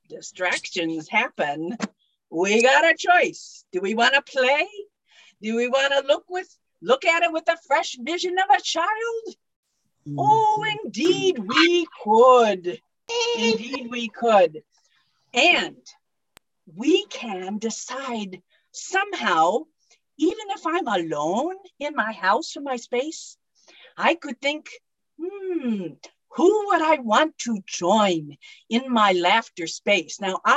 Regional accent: Maryland, United States; Hello, everyone. … from Maryland, USA, but I spell that MERRYLAND.

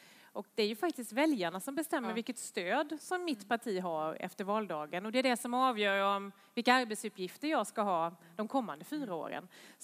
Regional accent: Värnamo, Jönköping County, Sweden; now in Nacka, Sweden; Som också är uppvuxen i Värnamo, precis som jag, fast i en annan by på landet utanför Värnamo.

